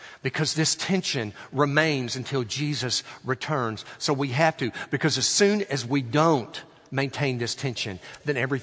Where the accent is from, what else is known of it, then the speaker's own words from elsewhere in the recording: Little Rock, Arkansas, United States; We grew up in Little Rock, moved down here for graduate school, went back for 4 years to serve a church.